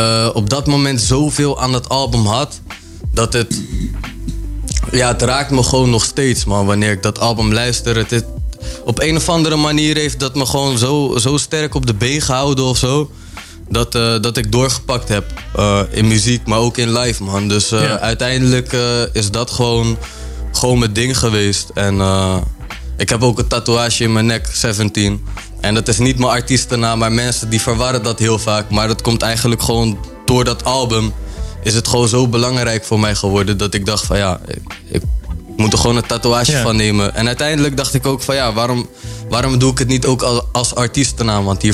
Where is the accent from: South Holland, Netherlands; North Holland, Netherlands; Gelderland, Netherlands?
Gelderland, Netherlands; Harderwijk; Ik kom uit Harderwijk.